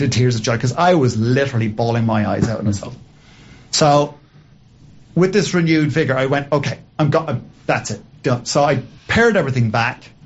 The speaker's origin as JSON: {"language": "English", "country": "Ireland", "said": "As an Irishman, I was like, whatever."}